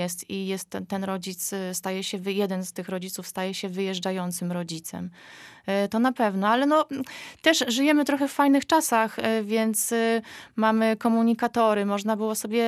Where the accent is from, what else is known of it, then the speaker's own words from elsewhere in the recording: Pomeranian Voivodeship, Poland; Zresztą no, jesteśmy z Trójmiasta tutaj, nikomu ten temat nie jest obcy.